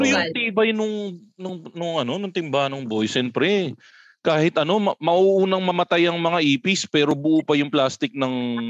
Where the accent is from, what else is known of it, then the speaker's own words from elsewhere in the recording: Malabon, Metro Manila, Philippines; di ba laking Malabon ako